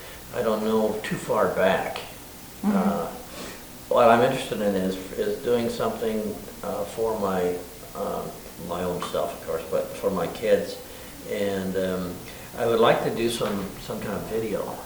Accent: Seattle, Washington, United States; Well, I'm from Seattle.

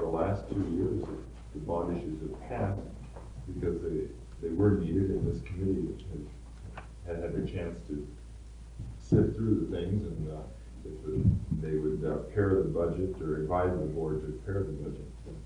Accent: Dallas, Texas, United States; Dallas, I'm from Dallas, Texas

